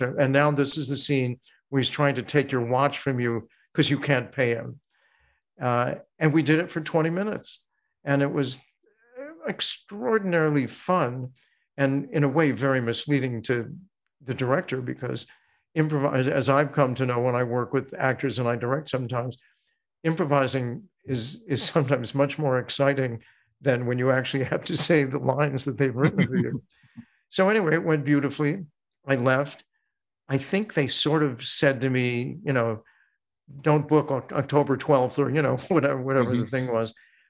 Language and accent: English; Chicago, Illinois, United States; But I had studied at the Teenage Workshop at Second City in Chicago, because I'm from Chicago.